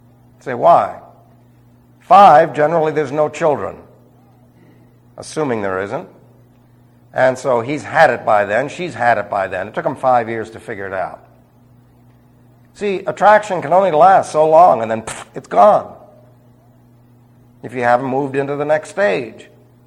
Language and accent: English; New York City, New York, United States; I lived in New York City. I was raised in New York City.